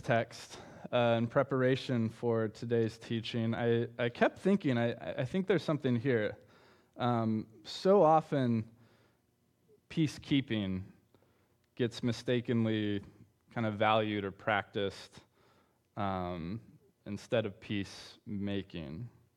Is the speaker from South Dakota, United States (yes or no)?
no; Bakersfield, California, United States; Last weekend, I was in my hometown of Bakersfield for my brother's wedding.